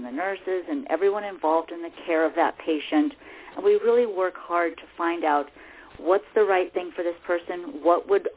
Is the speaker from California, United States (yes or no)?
yes; Glendale, California, United States; I was born in Glendale, California, not Glendale, Arizona. I have three brothers, and I had a mom and dad.